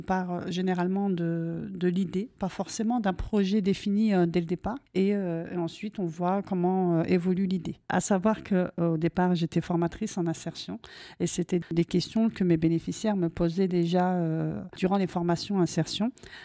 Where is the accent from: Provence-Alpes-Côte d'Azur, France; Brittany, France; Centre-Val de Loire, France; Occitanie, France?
Centre-Val de Loire, France; Dreux; Alors, je suis native de Dreux, hein, forcément. Donc, en tant que personne qui est née à Dreux, bon, on peut partir travailler sur Paris, mais on revient toujours à la source. Pour mon cas, c'est ce qui s'est passé. Donc, je suis revenue sur Dreux